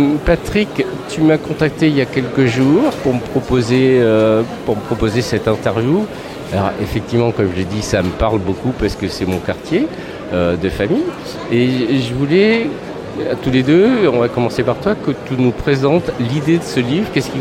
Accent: Limoges, Nouvelle-Aquitaine, France; revenir au Hall, qui est un quartier de mon enfance, au Hall de Limoges

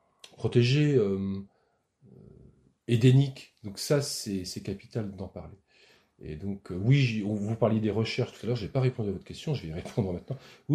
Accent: Pays de la Loire, France; Je suis originaire de la Mayenne.

